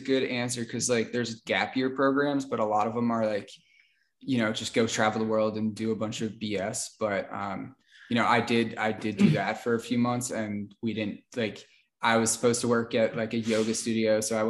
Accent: Pennsylvania, United States; I'm from Pennsylvania.

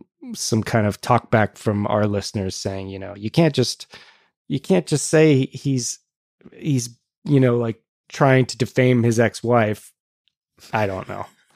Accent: California, United States; I'm from Southern California and we have these mid-century public schools that are the red brick

